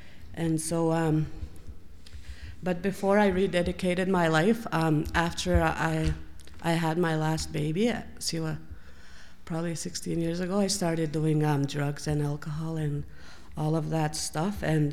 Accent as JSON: {"language": "English", "town": "Gift Lake", "region": "Alberta", "country": "Canada", "said": "I'm from Gift Lake. It's a Métis community, and it's about 1,000 people there."}